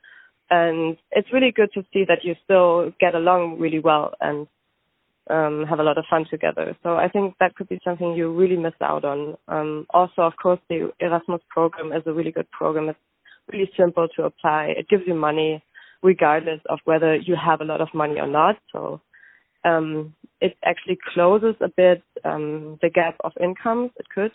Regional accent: Berlin, Germany; And I always feel like I have to say Germany because I'm from Germany. I would like to say more that I am from Berlin

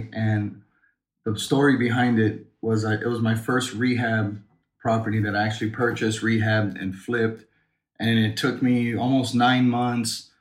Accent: Pearl City, Hawaii, United States; We came from Pearl City, Hawaii. I mean, we're in the middle of the island.

